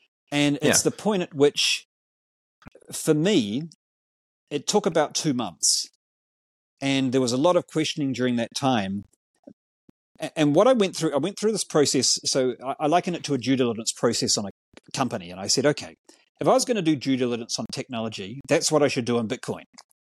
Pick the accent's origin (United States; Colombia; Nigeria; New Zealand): New Zealand; And I'm a Kiwi. I'm a New Zealander.